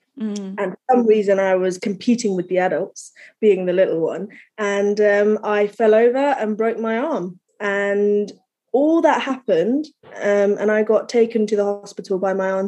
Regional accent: Kathmandu, Bagmati, Nepal; because I was born in Kathmandu. Mm. My mother's from Baglung and dad's from Chowdhara, Sindhu Palzok. So in Kathmandu, I just kind of grew up on my own with the adults.

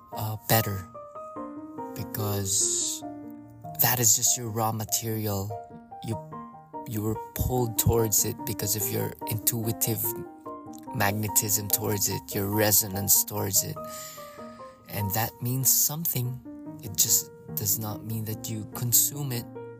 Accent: Philippines; now in New York, United States; I left a comfortable situation in my home country to discover what has been stirring up my interest. I've always thought that what would it be like living in New York? So I'm here now. But I used to stay in a prefecture or a province in the islands of the Philippines.

